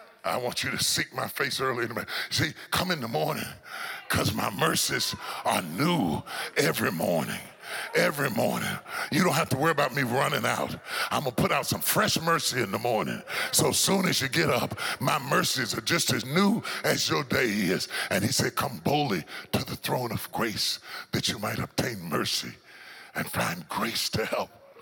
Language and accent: English; West Virginia, United States; moved away; I came all the way from West Virginia 24 years ago to establish a ministry